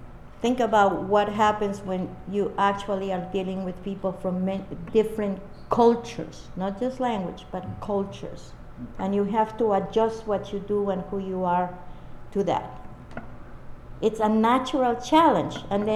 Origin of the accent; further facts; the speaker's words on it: Peru; English is a second language; also born or lived in Brazil / France / Morocco; now in Beloit, United States; I was raised in Peru, born in Brazil, raised in Peru, went to France, went to Morocco. And then when I got married, I came to the United States to Beloit, Wisconsin.